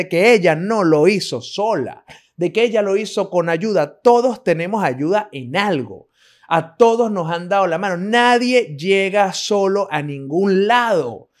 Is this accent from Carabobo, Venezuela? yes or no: yes; Montalbán, Carabobo, Venezuela; Yo soy un carajo de Montalbán que lo que hizo fue estudiar en un colegio privado de Montalbán, graduarse